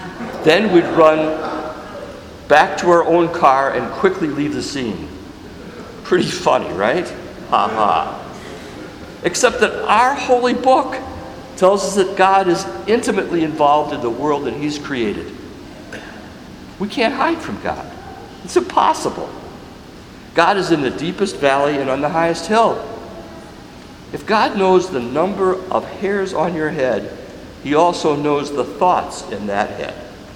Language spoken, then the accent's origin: English; Waukesha, Wisconsin, United States; As a teenager growing up in Waukesha, my high school classmates and I would play a prank on the kids